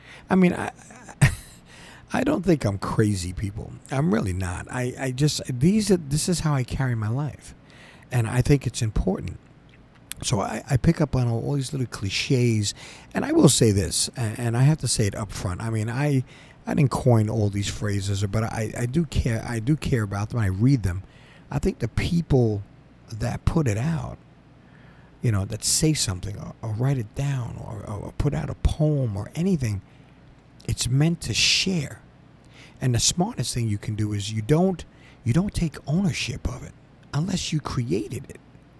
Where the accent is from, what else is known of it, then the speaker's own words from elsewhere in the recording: Northeast, United States; I'm from the Northeast, and I'm very close here to New York City.